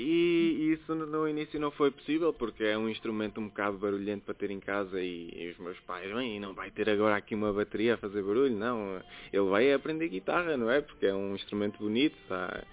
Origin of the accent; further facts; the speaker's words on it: Aveiro, Centro, Portugal; also born or lived in Ílhavo; eu sou daqui de Aveiro, nasci em Aveiro, vivi muitos anos em Ilha, e agora estou aqui depois de casar, vim para Aveiro e estou aqui a morar bem no centro, ao pé do Glicínias.